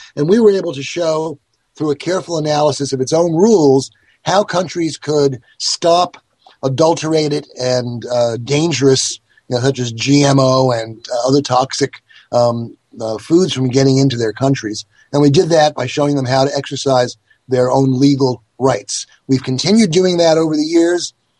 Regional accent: New Jersey, United States; So where do I come from? Where's my background? I grew up in New Jersey in a big Italian family, and I have lots of cousins and lots of connections to this part of the world.

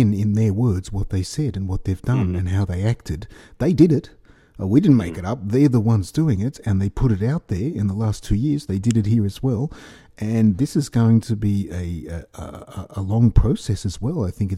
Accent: Australia; as an Australian, that is absolutely horrifying

